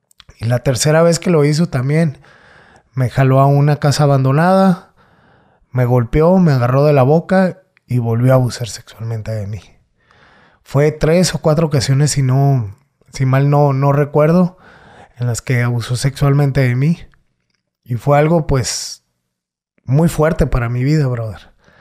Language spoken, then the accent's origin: Spanish; Guadalajara, Jalisco, Mexico; born there; now in Mexicali, Mexico; Nosotros, yo soy nacido en Guadalajara, originario de Guadalajara.